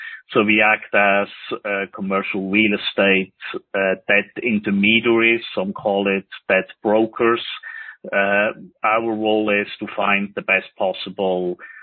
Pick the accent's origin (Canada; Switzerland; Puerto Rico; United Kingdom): Switzerland; moved away as an adult; now in Dallas, United States; even though I have been living here now for the last 15 years or so. Originally, I'm from Switzerland. I grew up in Switzerland, went to school in Switzerland